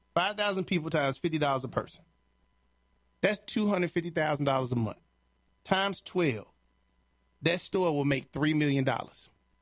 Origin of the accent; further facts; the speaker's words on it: Chicago, Illinois, United States; Now, where I grew up in Chicago, Chicago is one of these cities for everybody